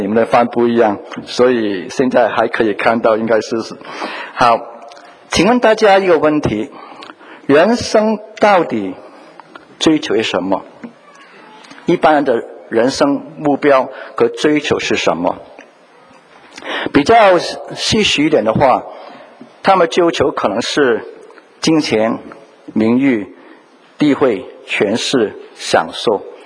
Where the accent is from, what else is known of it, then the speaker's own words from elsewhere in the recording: Hong Kong; moved away as an adult; now in United States; 我在香港出生长大，后来就来到美国念大学。念完中学就来美国大学